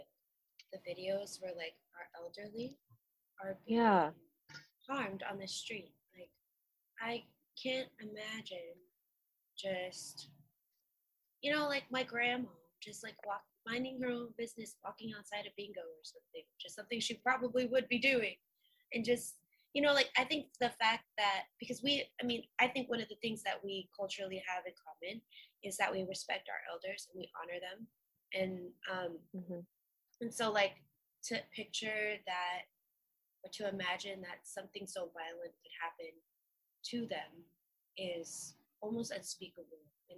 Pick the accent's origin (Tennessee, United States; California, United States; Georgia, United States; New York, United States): California, United States; Vallejo; So like I felt like I grew up in Vallejo, I felt like it was a pretty diverse place. I didn't feel like there was so much segregation either amongst the amongst the different ethnicities that reside in Vallejo.